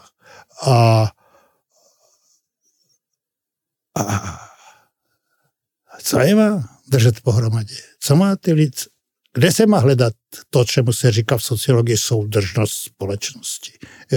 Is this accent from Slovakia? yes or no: yes; Slovakia; A říkám to nerád, protože já jsem Slovák, já se ráno zbudím a podívám se, co je na Slovensku novýho.